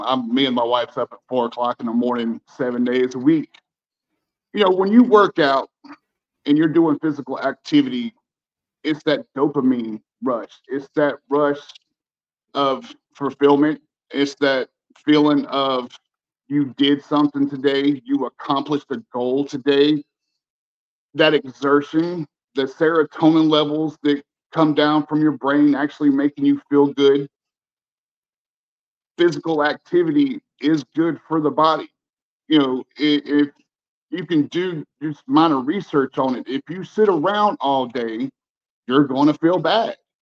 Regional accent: the Carolinas, United States; accent: southern drawl; So I'm from the Carolinas. My accent used to be very, very, very thick.

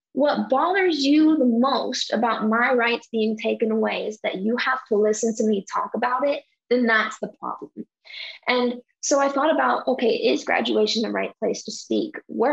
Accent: Dallas, Texas, United States; a nonprofit here in my hometown, Dallas, Texas

